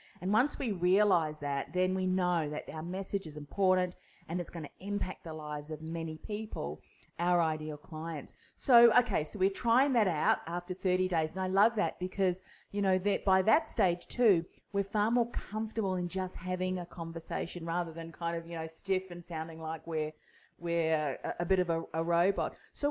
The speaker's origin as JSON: {"language": "English", "country": "New Zealand", "said": "I'm originally from New Zealand too, and we, you know, we kind of take the mickey out of ourselves."}